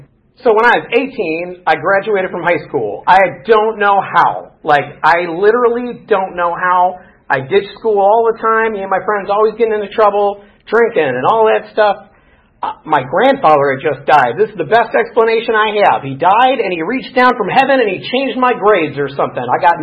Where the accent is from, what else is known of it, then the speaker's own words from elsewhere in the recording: Chicago, Illinois, United States; I'm from Chicago. That's where I grew up.